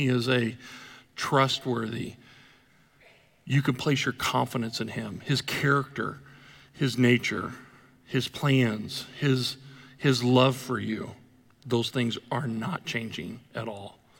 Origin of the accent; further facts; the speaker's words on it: Dallas-Fort Worth, Texas, United States; I grew up right here in the Dallas-Fort Worth area.